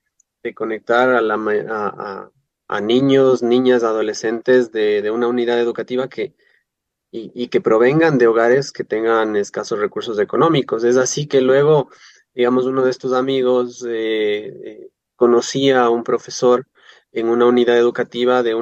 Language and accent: Spanish; Ibarra, Imbabura, Ecuador; nosotros en Ibarra, específicamente de donde soy yo y donde gran parte de estos voluntarios también están viviendo